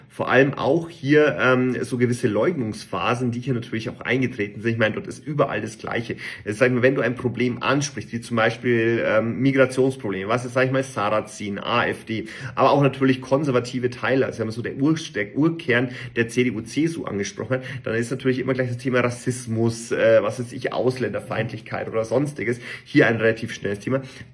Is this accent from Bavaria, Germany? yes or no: yes; Bavaria, Germany; ich bin mehr so der Mensch, natürlich als Bayer so Berge, Sonnenschein